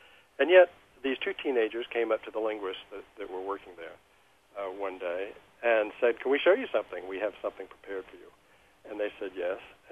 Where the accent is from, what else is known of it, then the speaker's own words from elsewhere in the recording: the South, United States; also born or lived in Northern United States; since I grew up in the South U.S. partly, and partly in the Northern U.S.